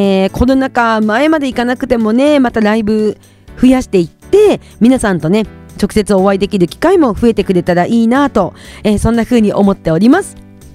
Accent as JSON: {"language": "Japanese", "town": "Kushiro", "region": "Hokkaido", "country": "Japan", "tie": "born or raised there", "moved": "as an adult", "lives_now": "Tokyo, Japan", "said": "私の地元の北海道の釧路市はですね、梅雨がないんですよ。"}